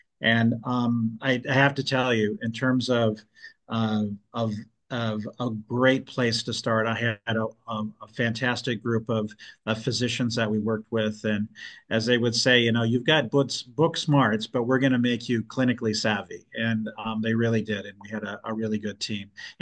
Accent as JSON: {"language": "English", "region": "Iowa", "country": "United States", "tie": "born or raised there", "said": "And I remembered growing up in Northwest Iowa."}